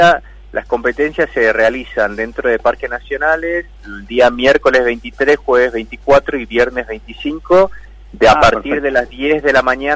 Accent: Argentina; mostrar los escenarios que tenemos como argentinos.

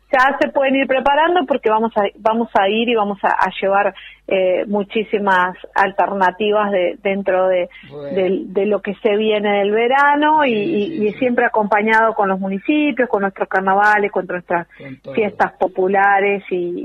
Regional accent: La Paz, Entre Ríos, Argentina; Más allá de que es mi ciudad natal, los atardeceres de la ciudad de La Paz

